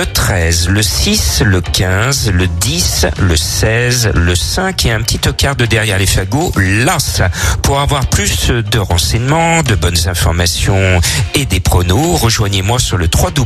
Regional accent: Lyon, Auvergne-Rhône-Alpes, France; Alors même si on est lyonnais

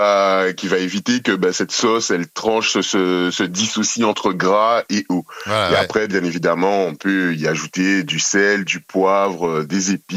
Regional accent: Guadeloupe, France; moved away as an adult; now in Paris, France; moi, je viens de Guadeloupe, dont je reviens après un an passé là-bas. Donc j'ai grandi là-bas jusqu'à mes 21 ans. Mmh. Et je me suis installé à Paris

